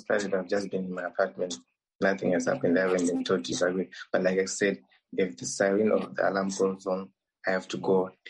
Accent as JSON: {"language": "English", "country": "Zimbabwe", "moved": "as an adult", "lives_now": "Khmelnytskyi, Ukraine", "said": "from Zimbabwe, and I'm in Ukraine, Chmielnytskyi, and I'm studying computer engineering, and I'm in my third year."}